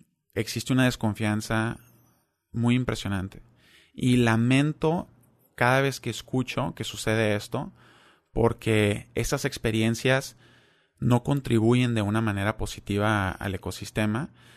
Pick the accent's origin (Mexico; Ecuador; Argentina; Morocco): Mexico; soy de México, entiendo muy bien Latinoamérica, pero también trabajé un tiempo en Europa